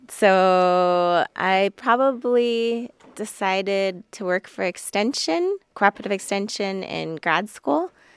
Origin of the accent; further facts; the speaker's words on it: Sitka, Alaska, United States; I'm from Sitka, Alaska, so I work a lot in Southeast